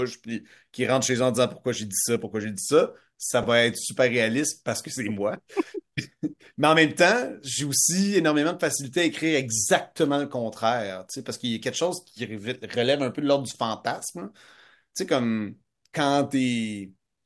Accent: Sorel, Quebec, Canada; je viens de Sorel, puis je joue au football

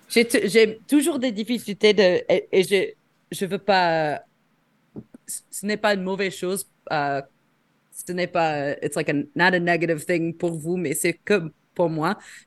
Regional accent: Chicago, Illinois, United States; accent: Chicago; French is a second language; je pense qu'une mélange avec mon accent de Chicago avec la langue française, ça devient comme une Québécoise

